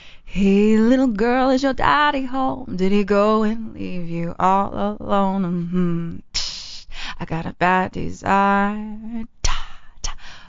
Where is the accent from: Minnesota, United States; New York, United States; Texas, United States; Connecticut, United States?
Texas, United States; I've never been huge in a country, which is funny because I'm from Texas.